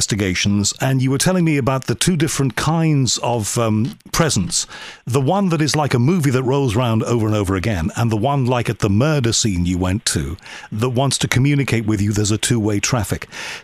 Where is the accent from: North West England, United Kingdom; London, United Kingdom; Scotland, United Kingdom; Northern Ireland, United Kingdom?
North West England, United Kingdom; Liverpool; I'm originally from Liverpool, UK.